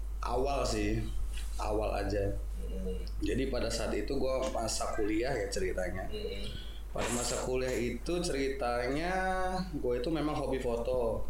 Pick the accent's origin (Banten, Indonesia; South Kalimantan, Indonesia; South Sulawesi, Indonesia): Banten, Indonesia; Serang; Nah, oke, kita berasal dari Serang ya.